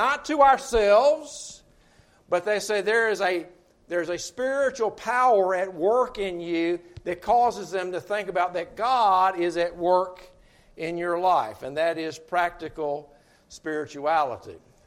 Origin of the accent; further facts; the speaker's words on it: Murfreesboro, Tennessee, United States; I'm originally from Murfreesboro, Tennessee